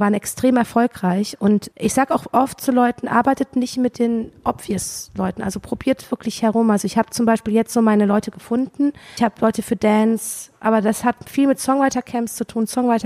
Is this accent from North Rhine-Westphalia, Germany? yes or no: yes; Cologne, North Rhine-Westphalia, Germany; ich komme ja aus Köln